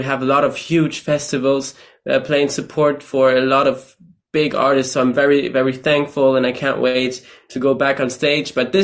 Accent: Ireland; now in Germany; So currently I'm living in Germany, but I'm actually Irish.

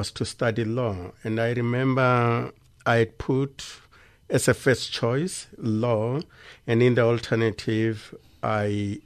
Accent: Limpopo, South Africa; And yes, I grew up in Limpopo, the area called Rwamondo. That's where I grew up as a teenager.

